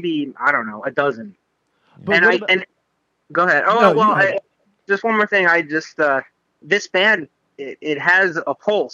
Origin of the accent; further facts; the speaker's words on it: Hillside, New Jersey, United States; I grew up in Hillside.